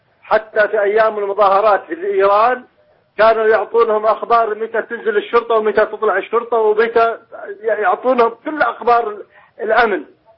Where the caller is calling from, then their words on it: Asir, Saudi Arabia; أنا أكلمك من عسير، وأنا كنت أعمل في المدينة.